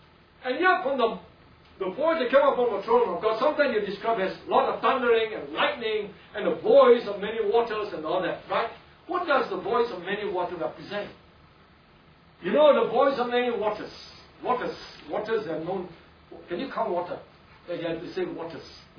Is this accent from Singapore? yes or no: yes; Singapore; Whether you are Indian or not, as long as we are Singaporean, there is a certain way, a certain accent that we you know, you understand what I'm saying, right? So we speak in Singlish